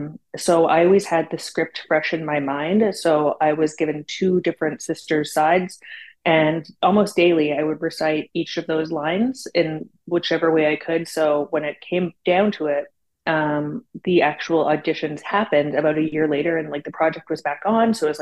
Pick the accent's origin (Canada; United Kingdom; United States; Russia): Canada; I'm from Canada, so I'm not terribly far away.